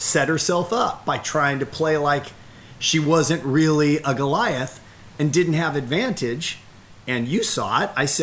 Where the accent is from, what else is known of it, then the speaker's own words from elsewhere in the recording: United States; born there; I was born in America as a white male, a knapsack of advantage, a loving family who supported me every bit of the way.